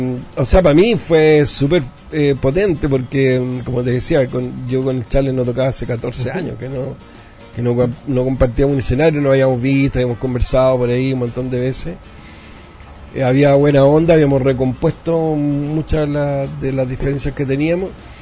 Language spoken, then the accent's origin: Spanish; San Joaquín, Santiago Metropolitan Region, Chile; also born or lived in San Miguel; yo soy nacido y criado en San Joaquín. Entonces, para mí las calles, los barrios, San Joaquín, aunque haya sido después, nacimos en San Miguel, después fuimos en San Joaquín